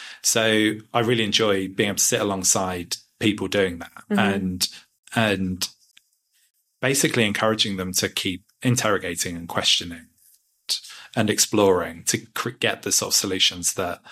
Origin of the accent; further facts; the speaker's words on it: East of England, United Kingdom; I grew up near Cambridge